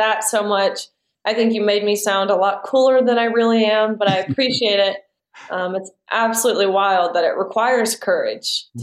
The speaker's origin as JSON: {"language": "English", "region": "Tennessee", "country": "United States", "tie": "born or raised there", "said": "I grew up in Tennessee, but my dad being a Vanderbilt player, we were never allowed to sing"}